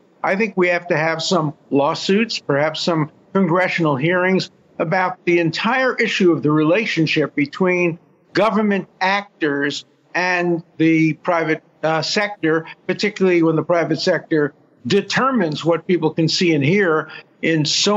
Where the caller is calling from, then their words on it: Israel; I'm calling from Israel